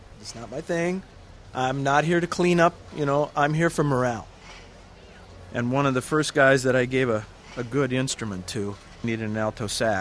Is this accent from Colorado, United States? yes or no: no; Oregon, United States; I came down here from Southern Oregon.